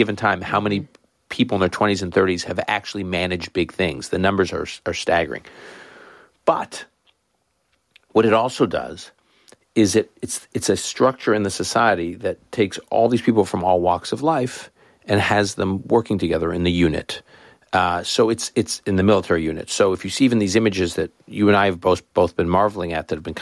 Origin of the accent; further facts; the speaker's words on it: Canada; I grew up effectively in Canada, which is a smallish country, I guess now medium-sized country.